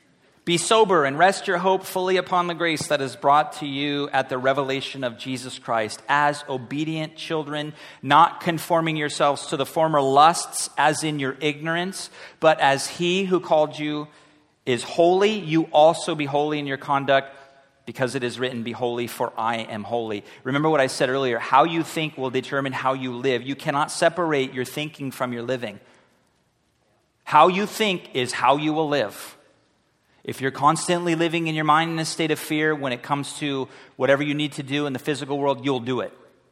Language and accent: English; Costa Mesa, California, United States; I grew up in Costa Mesa near the beach. I could get on my bicycle and ride to the beach.